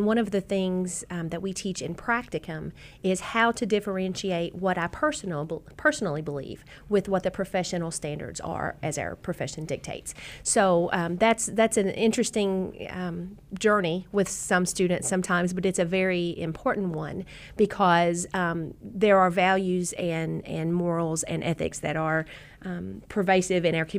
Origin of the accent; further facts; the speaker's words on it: Johnson County, United States; I'm from Johnson County. I had to go away from my hometown to get an education in social work.